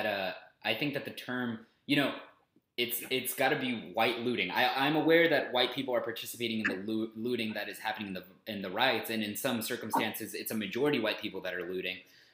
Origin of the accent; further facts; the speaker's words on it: United States; I think that we as American people have a responsibility to do that.